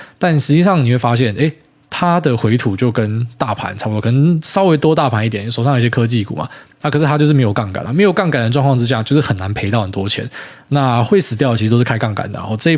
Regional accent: Miaoli, Miaoli County, Taiwan; now in Taipei, Taiwan; 自从我成为都市人之后，我本来是苗栗人嘛，我跑来台北大台北地区当都市人

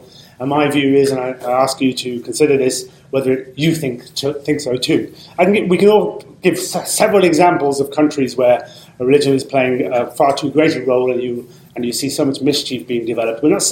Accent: Birmingham, West Midlands, United Kingdom; I was born in Birmingham, ladies and gentlemen, 17,000 letters and emails calling for me to be sacked and deported. Now, I come from Birmingham, I don't want to go back there.

